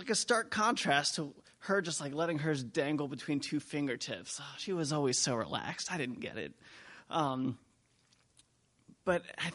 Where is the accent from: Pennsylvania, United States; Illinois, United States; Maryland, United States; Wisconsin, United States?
Maryland, United States; I grew up in Harford County. My high school was sandwiched between miles of pasture land and miles of nature preserve.